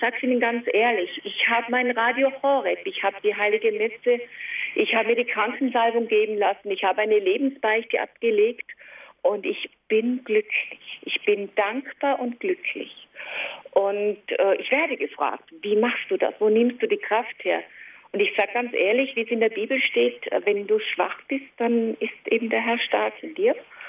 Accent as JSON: {"language": "German", "town": "Weißenbach", "region": "Tyrol", "country": "Austria", "said": "Also ich bin in Weißenbach, das ist also ganz in der Nähe des schönen Lechtales. Ich bin eine Tirolerin, versuche aber trotzdem, glaube ich, in der Hochsprache."}